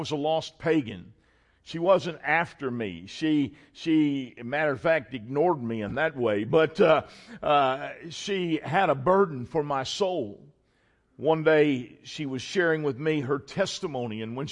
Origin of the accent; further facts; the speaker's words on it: United States; I was not raised in some foreign country. I was not raised in some pagan land. I was raised right here in the United States of America